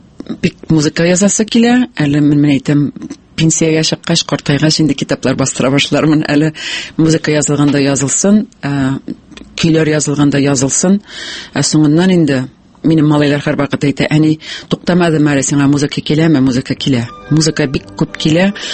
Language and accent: Tatar; Kyshlau, Bashkortostan, Russia; Мин үзем Башкортстаннан, бик матур, дөньяның иң матур авылыннан, Кышлау елгадан, Аскын районы ул, һәм дә хәзер ул, элек мин кичкенә чагымда бу урамның бер ягыннан икенче ягына чыгып булмаслык иде, шундый баткак иде, сазлык иде.